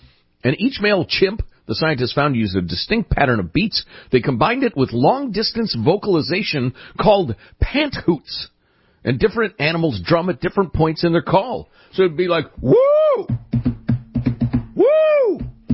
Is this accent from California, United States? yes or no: yes; California, United States; As a Californian, years ago, I had an online account